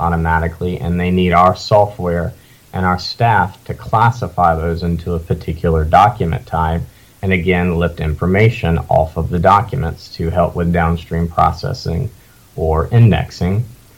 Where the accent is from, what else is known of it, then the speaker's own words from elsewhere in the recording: United States; born there; But since I was originally from Lawrence County, they decided that being born out of county, I did not count as the first child born in 1989 in Greenwood.